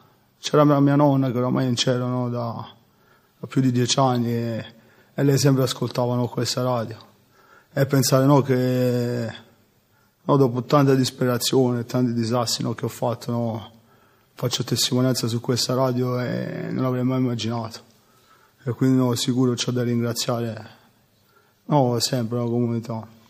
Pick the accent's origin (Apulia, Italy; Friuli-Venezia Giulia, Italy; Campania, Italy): Campania, Italy; Salerno; ho 34 anni e sono di Salerno.